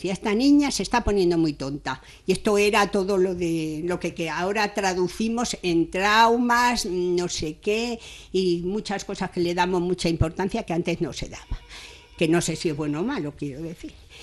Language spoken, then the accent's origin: Spanish; Madrid, Community of Madrid, Spain; Entonces, como yo soy madrileña y me he criado en una urbe, no en una zona rural